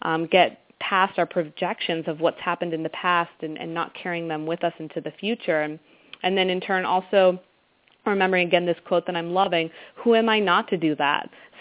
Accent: Hershey, Pennsylvania, United States; I grew up outside of Hershey, PA, so I'm very familiar with that town and all the people in it.

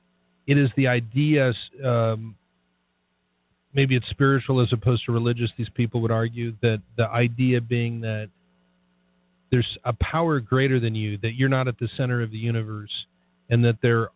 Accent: Ireland; I'm fortunate that I didn't go through it myself, but especially being Irish.

